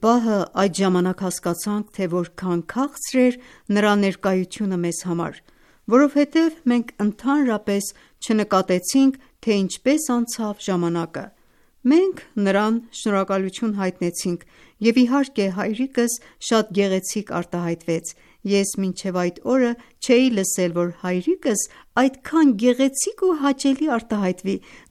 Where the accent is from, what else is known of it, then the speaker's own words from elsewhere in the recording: Shazand, Markazi, Iran; Արաքի Շազանդ քաղաքում։